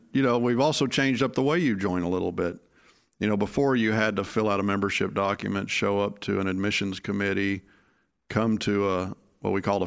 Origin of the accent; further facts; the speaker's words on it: Memphis, Tennessee, United States; also born or lived in Anchorage; Anchorage, Alaska. We moved in 1984 to the Memphis Diocese, yeah.